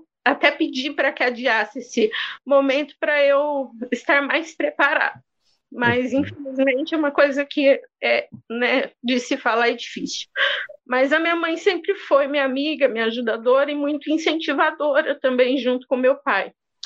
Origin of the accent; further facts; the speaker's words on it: Campinas, São Paulo, Brazil; Eu nasci e cresci em uma favela em Campinas, né, e nesse contexto de ser uma criança que cresce dentro de uma favela